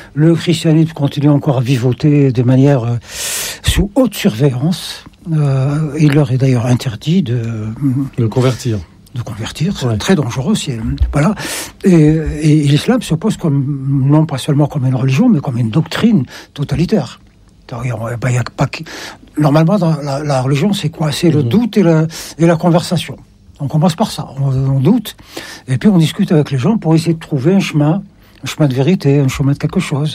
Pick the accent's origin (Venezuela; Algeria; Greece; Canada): Algeria; now in France; Je suis algérien en Algérie, et je suis français en France. Maintenant que j'ai la nationalité française, je me revendique comme français.